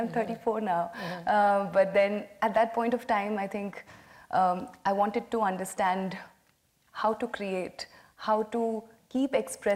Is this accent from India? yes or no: yes; India; Because that perspective of Iran is so rare, you know, of growing up in India.